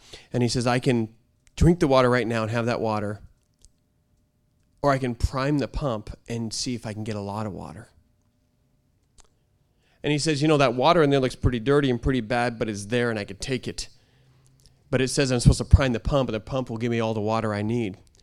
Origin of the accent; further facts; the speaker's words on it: Oregon, United States; Aren't you from Oregon? I said, yeah, I'm from Oregon.